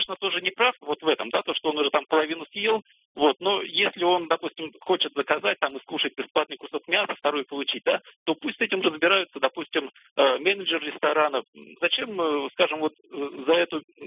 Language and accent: Russian; Ufa, Bashkortostan, Russia; Я из Уфы.